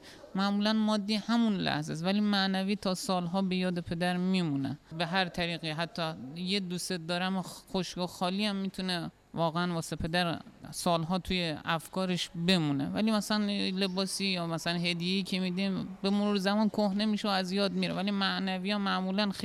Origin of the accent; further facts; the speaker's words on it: Iran; born there; من متولد ایرانم.